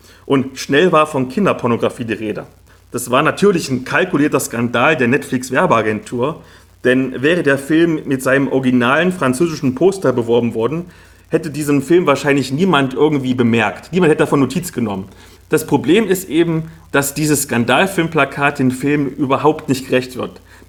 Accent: Halle, Saxony-Anhalt, Germany; Also ich komme ja aus Halle-Neustadt, das ist so ein Ghetto im tiefsten Osten

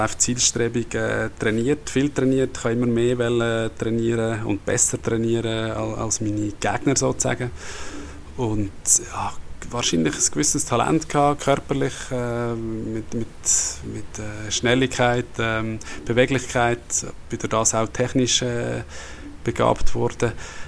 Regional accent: Immensee, Schwyz, Switzerland; Wir sind in Immensee im Kanton der Schweiz am Zugersee aufgewachsen

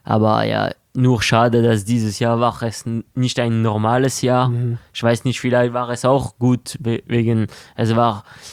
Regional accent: France; German is a second language; Aber ich habe richtig dieses Gefühl, dass für einen Franzose ist es auch.

